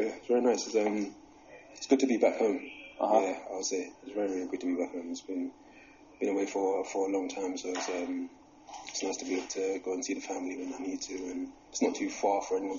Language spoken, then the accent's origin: English; London, United Kingdom; I'm used to the physical side of things, obviously growing up in London